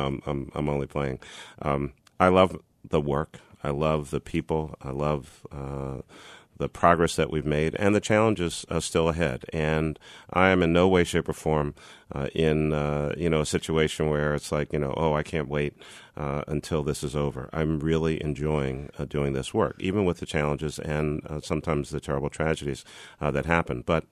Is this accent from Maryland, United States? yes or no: no; Philadelphia, Pennsylvania, United States; I never, ever imagined as a kid growing up in West Philadelphia that I would ever be mayor of the city of Philadelphia.